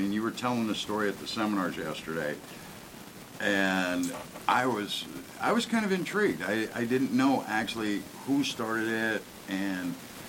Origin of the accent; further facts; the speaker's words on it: Midwest, United States; because I'm from the Midwest, originally from there, I learned to say Rapala